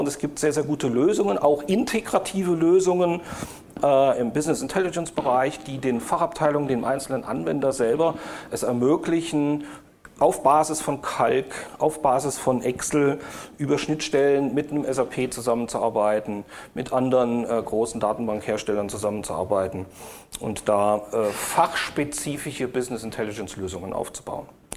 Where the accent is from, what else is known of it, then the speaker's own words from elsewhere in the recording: Bitburg, Rhineland-Palatinate, Germany; Ich bin gebürtiger Bitburger.